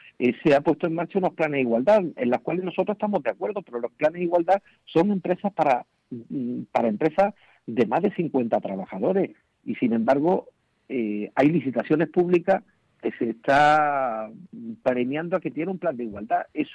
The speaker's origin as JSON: {"language": "Spanish", "region": "Andalusia", "country": "Spain", "said": "ustedes saben que yo soy andaluz"}